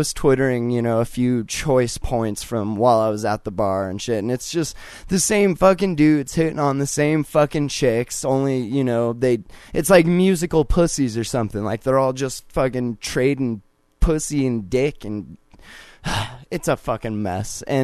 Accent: Lancaster, California, United States; born there; now in Montana, United States; We live in Montana, but I was born in California in Lancaster.

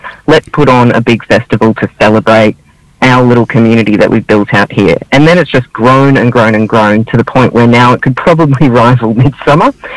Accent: Kerrang, Victoria, Australia; I grew up in northern Victoria, not anywhere quite as nice as Daylesford. I grew up in the Mallee in a small town called Kerrang.

